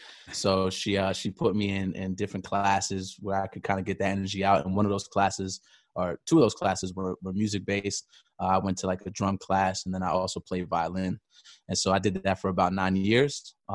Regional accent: New York City, New York, United States; Born and raised in New York City.

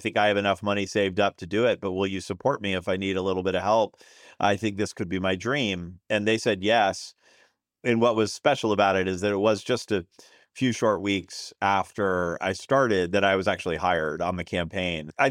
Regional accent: Manchester, Massachusetts, United States; I grew up in a town called Manchester, Massachusetts, north of Boston. It's about 45 minutes from where I am right now.

